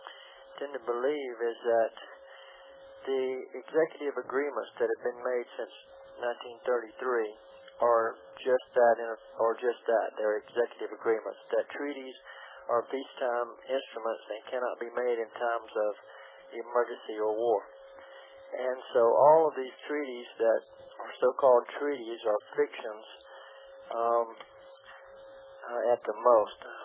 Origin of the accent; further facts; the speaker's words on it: Colorado, United States; I'm from Colorado.